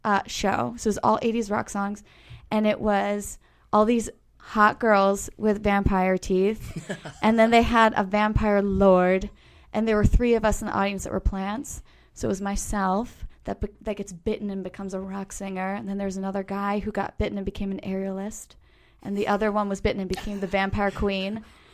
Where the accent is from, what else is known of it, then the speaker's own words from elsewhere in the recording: Rochester, New York, United States; I am from Rochester, New York, a little town called Pittsburgh, and grew up there.